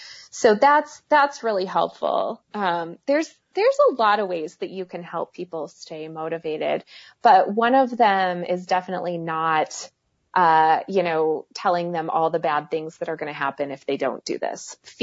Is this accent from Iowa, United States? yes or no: yes; Iowa, United States; I grew up in Iowa. I'm kind of a meat and potatoes girl.